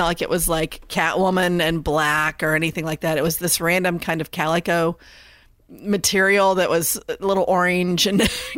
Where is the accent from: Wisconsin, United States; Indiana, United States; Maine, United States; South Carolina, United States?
Indiana, United States; I grew up in Indiana.